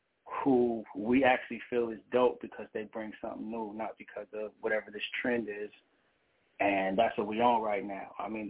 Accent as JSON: {"language": "English", "town": "San Jose", "region": "California", "country": "United States", "said": "So I'm from San Jose, California, and we don't get very much love when it comes to hip hop."}